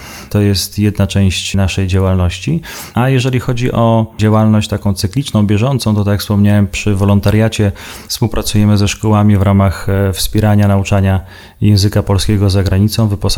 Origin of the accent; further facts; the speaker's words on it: Lviv, Lviv Oblast, Ukraine; bo we Lwowie się urodziłem tam.